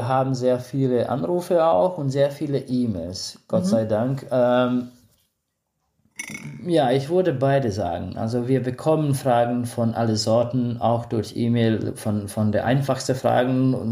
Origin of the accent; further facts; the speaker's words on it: Transylvania, Romania; German is a second language; also born or lived in Tyrol, Austria; now in Budapest, Hungary; Ich komme ursprünglich aus Siebenbürgen, aber seit 2003 wohne ich mit meiner ganzen Familie in Ungarn